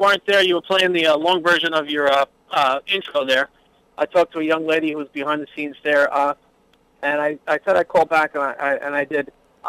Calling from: Medford, New York, United States; I'm calling from Medford.

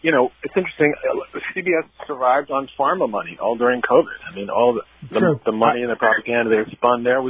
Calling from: Brooklyn, New York, United States; from Brooklyn.

